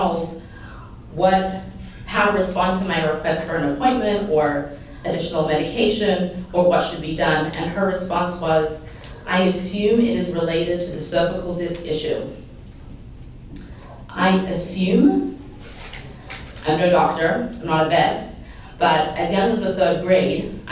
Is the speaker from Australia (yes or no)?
yes; Australia; I'm originally from Australia. We may have some different vernacular